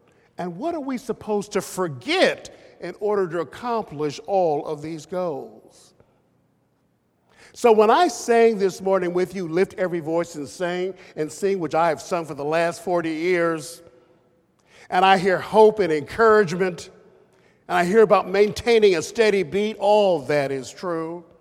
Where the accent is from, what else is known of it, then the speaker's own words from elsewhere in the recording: United States; As you know, I'm an American.